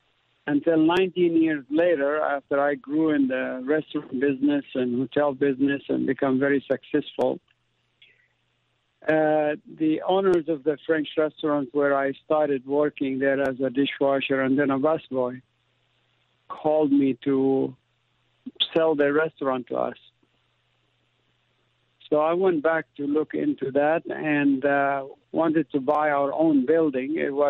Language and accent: English; Jeddah, Makkah Province, Saudi Arabia; English is a second language; also born or lived in Qatar; now in United States; I grew up in Jeddah, Saudi Arabia, and the state of Qatar as a Palestinian immigrant and refugee.